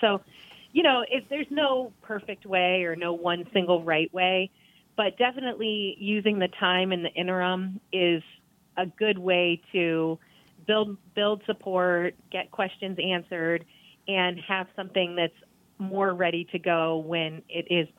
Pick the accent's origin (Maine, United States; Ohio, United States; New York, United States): Ohio, United States; Well, my home state of Ohio was where I learned how to grow food.